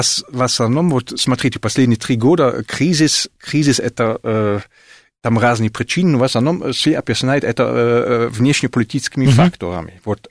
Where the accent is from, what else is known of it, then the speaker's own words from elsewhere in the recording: Germany; Russian is a second language; Когда они слышат, что я немец, они всегда очень, ну, там, хорошо это воспринимают.